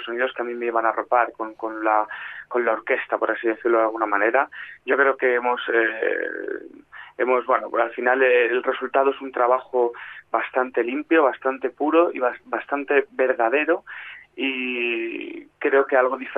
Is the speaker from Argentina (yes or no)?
no; Talavera de la Reina, Castilla-La Mancha, Spain; born there; now in Madrid, Spain; Nací en Talavera de la Reina y estoy muy vinculado a dos pueblecitos que están cerca, que son uno de mi padre y otro de mi madre, que se llaman El Real de San Vicente y Nuño Gómez.